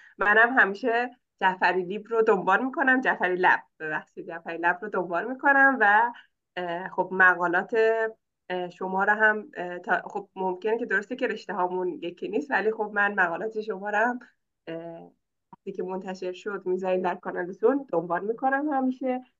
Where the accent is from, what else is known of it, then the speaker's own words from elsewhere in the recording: Urmia, West Azerbaijan, Iran; من خودم اون موقع ارومیه بودم، شهر خودم ارومیه بودم